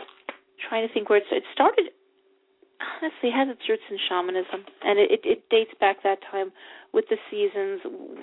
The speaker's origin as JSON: {"language": "English", "region": "Texas", "country": "United States", "said": "Well, I'm from Texas, whatever. It's a lone star."}